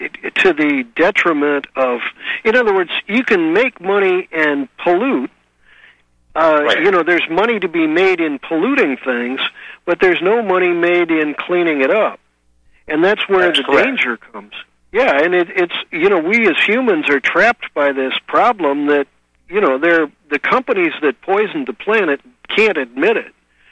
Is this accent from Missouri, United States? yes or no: yes; Webster Groves, Missouri, United States; Yeah, I'm originally from Webster out in St. Louis.